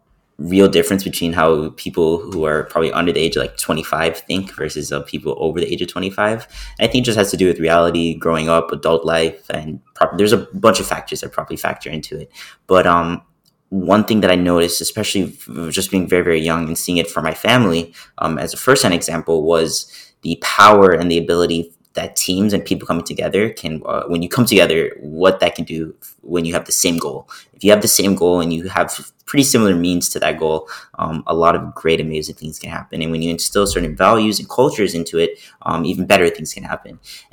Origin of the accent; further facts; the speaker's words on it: Miami, Florida, United States; I'm also from Miami, Florida, and I'm a student at NYU